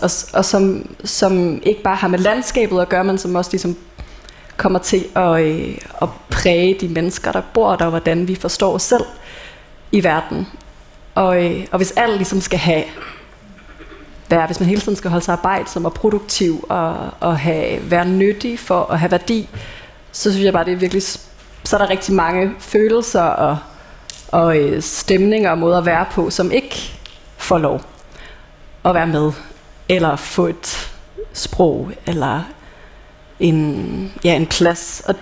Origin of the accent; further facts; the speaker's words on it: Central Denmark Region, Denmark; det er det i hvert fald det sted, hvor jeg voksede op, og i stor del af Danmark med det her industrielle landbrug, som præger Vestjylland